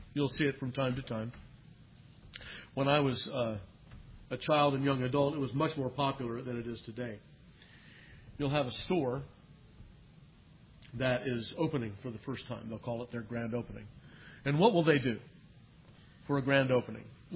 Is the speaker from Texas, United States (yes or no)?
no; California, United States; Maybe that's because I was from Southern California. There was more smog and the light was, you know, you could see it more in the sky.